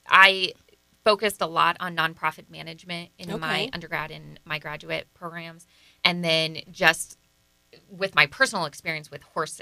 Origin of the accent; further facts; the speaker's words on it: Littleton, Colorado, United States; No, I'm actually from Littleton, Colorado, and then I went to Kansas State